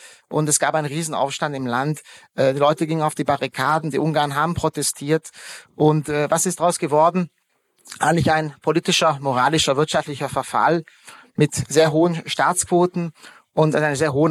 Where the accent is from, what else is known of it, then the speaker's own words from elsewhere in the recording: Ludwigsburg, Baden-Württemberg, Germany; Ich bin selbst, wie gesagt, in Baden-Württemberg aufgewachsen, in Ludwigsburg bei Stuttgart.